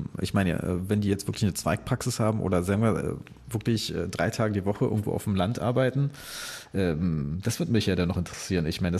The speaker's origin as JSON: {"language": "German", "region": "Berlin", "country": "Germany", "said": "Also ich kann als Berliner sagen, und dass ich zwar in der gefühlt tollsten Stadt Deutschlands wohne"}